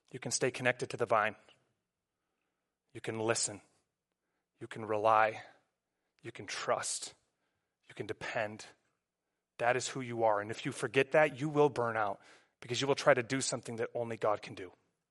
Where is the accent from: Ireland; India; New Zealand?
New Zealand; now in United States; There was a time when I came from New Zealand to the U.S., and I went from this really established identity and thriving social life to here in the U.S., and I had to start all over again.